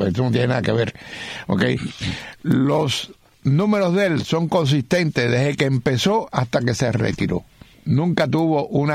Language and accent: Spanish; Cuba; como yo soy cubano